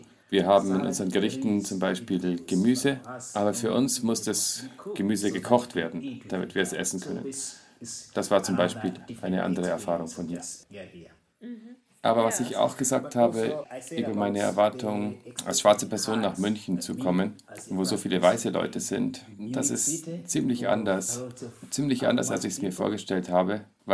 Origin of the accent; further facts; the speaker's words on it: Tanzania; dachte ich, dass die Unterrichtsmethoden vielleicht nicht die gleichen sind wie bei uns in Tansania.